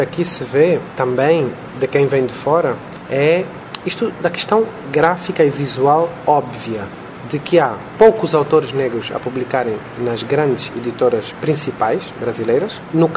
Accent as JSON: {"language": "Portuguese", "country": "Angola", "lives_now": "Brazil", "said": "eu não sou brasileiro, sou angolano, não sou um cidadão daqui e, portanto, não gosto muito de comentar situações que eu acho que são políticas deste país."}